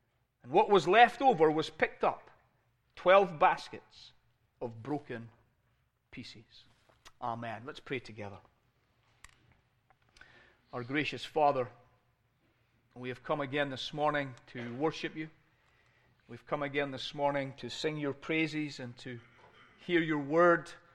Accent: Scotland, United Kingdom; When I was growing up in Scotland, I would attend Sunday school.

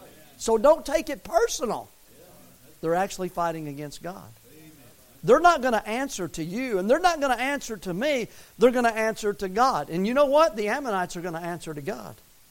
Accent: Tennessee, United States; born there; now in Missouri, United States; I'm glad I'm an American, born in Tennessee. And I'm living in Missouri. I like them both.

